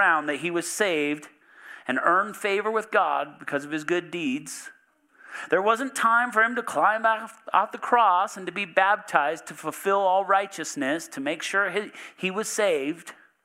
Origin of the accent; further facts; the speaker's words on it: Arizona, United States; I grew up in Arizona, and in Arizona there are pools everywhere because it's ridiculously hot.